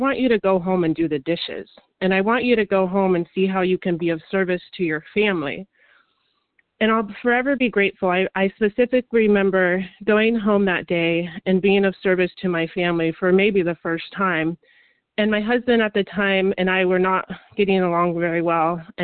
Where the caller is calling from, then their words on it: California, United States; in California, and I'm a compulsive overeater.